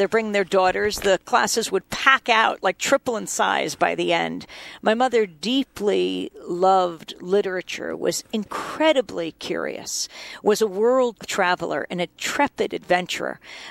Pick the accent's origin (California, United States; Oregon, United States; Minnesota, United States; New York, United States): New York, United States; Bay Shore; They were, active in their community where we grew up on Long Island and Bayshore, just deeply cared about the community.